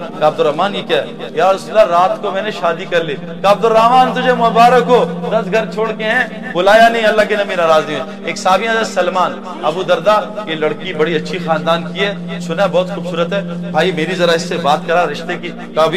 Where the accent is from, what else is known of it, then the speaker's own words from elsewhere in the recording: Punjab, Pakistan; میں پنجاب سے ہوں نا, پنجاب میں کلف لگاتے